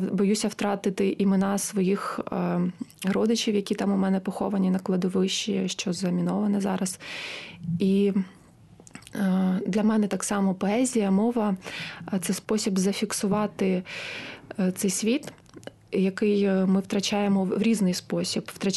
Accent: Pervomaisk, Luhansk Oblast, Ukraine; я тоді з Києва поїхала до батьків на Луганщину, в мій рідний Первомайськ

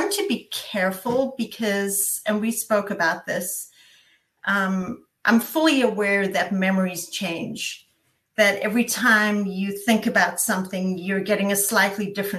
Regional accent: Benoni, Gauteng, South Africa; So I grew up in South Africa in a town called Benoni, which just to sort of put it on a map, it's east of Johannesburg.

